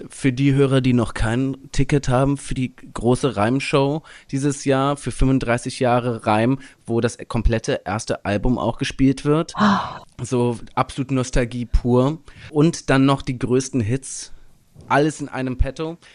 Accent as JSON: {"language": "German", "region": "Lake Constance", "country": "Germany", "tie": "born or raised there", "said": "Ist wunderschön, ist immer noch meine Heimat"}